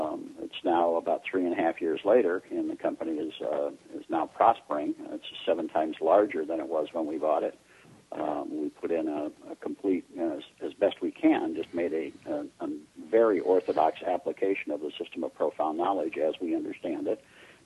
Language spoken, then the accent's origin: English; Detroit, Michigan, United States; I'm an old guy, so it was a long time ago. I was working in Detroit. I was born and raised in Detroit, and I was working in the auto industry in the 1980s